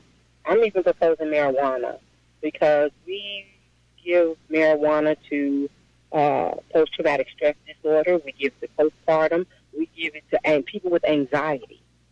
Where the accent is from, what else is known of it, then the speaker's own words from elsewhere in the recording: Riverside, California, United States; born there; April 15th, 1978, I was born in Corona State Prison for Women in Riverside, California.